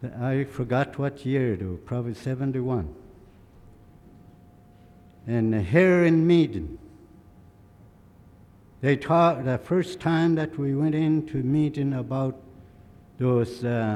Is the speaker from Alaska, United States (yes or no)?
yes; Tanacross, Alaska, United States; And I live in here in Tanacross. I was born and raised right here in the Sand Village.